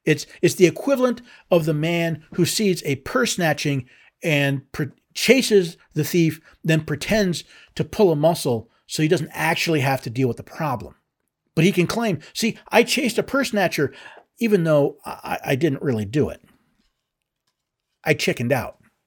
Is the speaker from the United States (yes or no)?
yes; Tennessee, United States; even my home state, Tennessee.